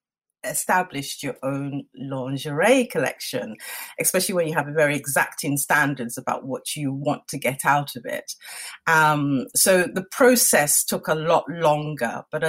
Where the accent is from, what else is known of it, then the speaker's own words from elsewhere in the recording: Nigeria; I'm originally from Nigeria, so it's from the Igbo tribe.